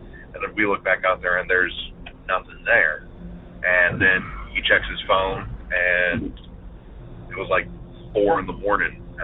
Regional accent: Virginia, United States; I'm from Northern Virginia, but my story takes place in Amelia, Virginia.

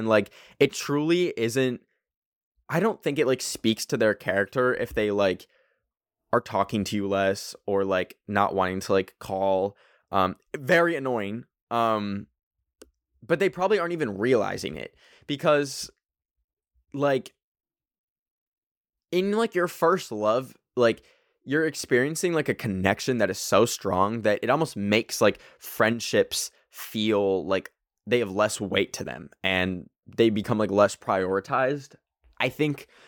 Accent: Canada; But I'm Canadian

